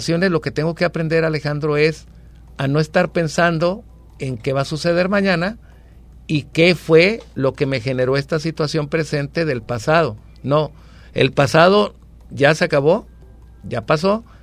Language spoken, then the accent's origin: Spanish; Mexico; pero no somos todos los mexicanos.